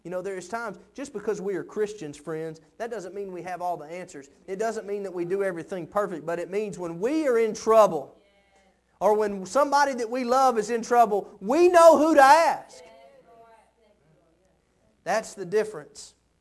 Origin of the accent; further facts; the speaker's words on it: Tennessee, United States; He's African American, I'm white. He's from Georgia, I'm from Tennessee.